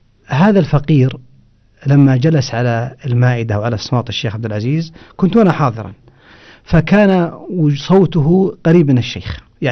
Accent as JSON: {"language": "Arabic", "country": "Saudi Arabia", "said": "فيه طرفة حصلت لي أحد النساء الوجهات عندنا في السعودية"}